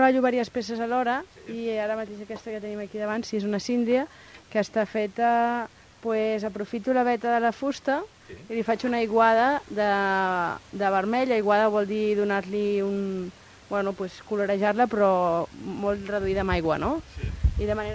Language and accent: Catalan; Badalona, Catalonia, Spain; jo sóc de Badalona i com saps tu hem sigut ben veïns sense conèixer-nos